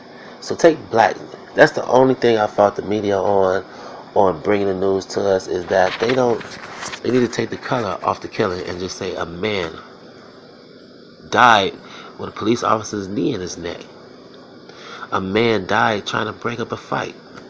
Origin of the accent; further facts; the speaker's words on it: Chicago, Illinois, United States; I'm from Chicago, Illinois. As you can tell by my voice, I'm African American, or a black man.